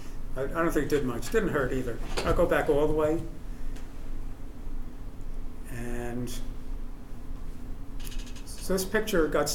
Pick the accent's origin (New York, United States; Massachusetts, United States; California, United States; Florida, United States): New York, United States; New York City; I'm from New York City.